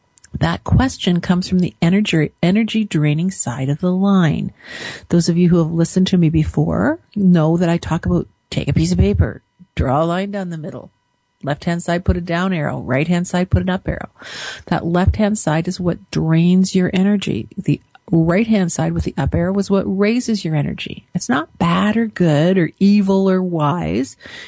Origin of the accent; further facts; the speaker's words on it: Canada; Please know that I'm from Canada